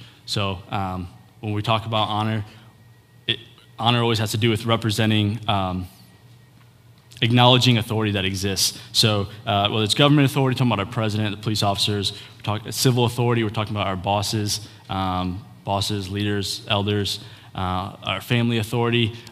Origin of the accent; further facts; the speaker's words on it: Crown Point, Indiana, United States; I'm from Crown Point, Indiana.